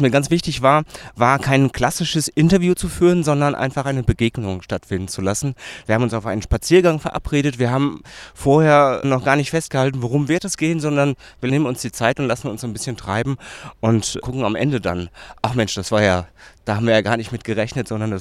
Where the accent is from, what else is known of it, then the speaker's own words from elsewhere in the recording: Witten, North Rhine-Westphalia, Germany; born there; now in Dortmund, Germany; ich bin 38 Jahre alt, gebürtiger Wittener, arbeite im Moment bei der Kreativen Kirche in Witten. Wir machen ja viel so im Bereich der Gospelmusik. Und ich lebe hier in Dortmund.